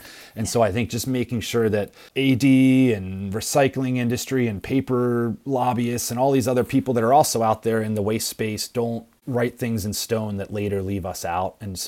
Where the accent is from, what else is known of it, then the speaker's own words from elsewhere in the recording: Maryland, United States; In my home state of Maryland, we have no composters on the EPR advisory committee.